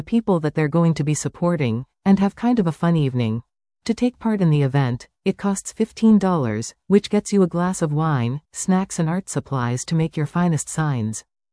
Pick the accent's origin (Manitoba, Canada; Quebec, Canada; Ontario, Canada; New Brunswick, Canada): Manitoba, Canada; Winnipeg; I'm originally from Winnipeg